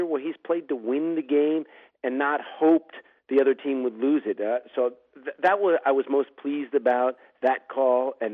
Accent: Piedmont, California, United States; also born or lived in Oakland; Well, I was born in Oakland. I grew up in Piedmont, California, which is diehard Raider country.

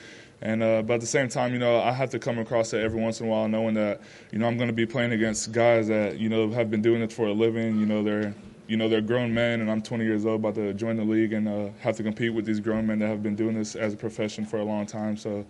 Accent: Florida, United States; also born or lived in California; Yeah, I was born in California, and, you know, even though I grew up in Florida, I came back to California

